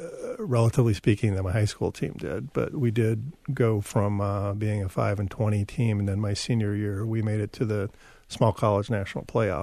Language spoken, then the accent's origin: English; Columbia, South Carolina, United States; So I grew up in Columbia, so the University of South Carolina main campus is there